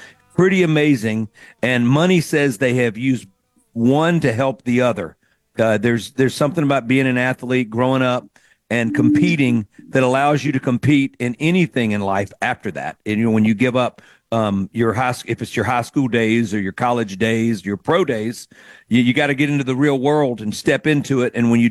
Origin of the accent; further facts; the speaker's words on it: Mississippi, United States; I said, you're in my home state and I don't see you